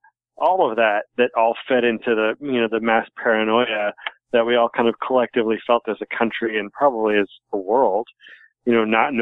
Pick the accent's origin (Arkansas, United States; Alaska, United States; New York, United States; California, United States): Alaska, United States; You know, growing up in Alaska, where I knew very early on that Alaska was first strike.